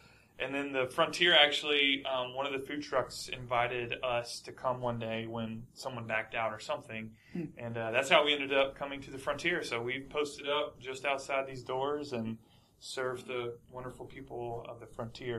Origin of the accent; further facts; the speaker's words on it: North Carolina, United States; I'm a tried and true American, born and raised in North Carolina, so I ate a lot of my fair share of ice cream growing up, and still